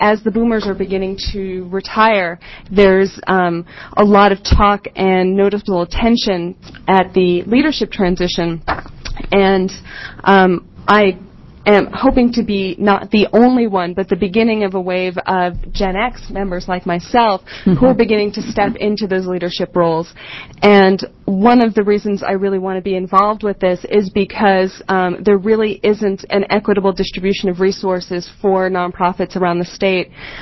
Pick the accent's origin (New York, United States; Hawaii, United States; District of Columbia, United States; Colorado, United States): New York, United States; No, I'm a New Yorker.